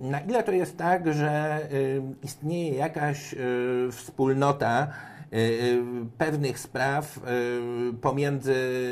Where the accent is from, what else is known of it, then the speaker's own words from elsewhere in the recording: Poznań, Greater Poland Voivodeship, Poland; born there; Ja jako poznaniak z urodzenia